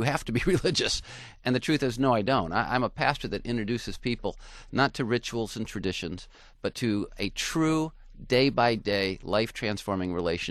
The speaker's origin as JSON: {"language": "English", "town": "Union Lake", "region": "Michigan", "country": "United States", "tie": "born or raised there", "said": "I am a proud part of the Michigan family. Was born and raised in Michigan. As you mentioned in the introduction, grew up in Union Lake."}